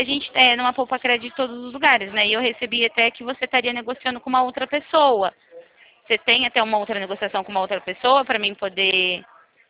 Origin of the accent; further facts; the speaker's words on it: Araras, São Paulo, Brazil; eu sou daqui de Araras